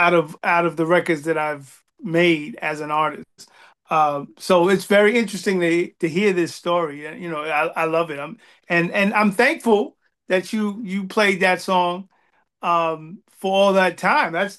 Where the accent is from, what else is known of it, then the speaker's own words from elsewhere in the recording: New York City, New York, United States; Like, I'm from New York, so in New York, the biggest video show was a show called Video Music Box.